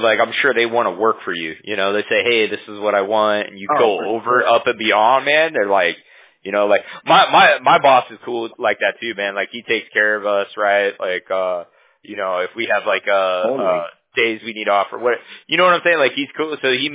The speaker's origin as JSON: {"language": "English", "region": "California", "country": "United States", "said": "So I'm from Orange County. I know Orange County has like a web portal"}